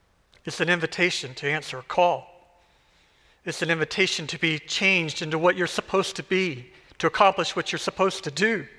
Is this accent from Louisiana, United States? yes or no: no; Texas, United States; So like when I was growing up in Texas, I had a younger brother and we were made to cut the grass.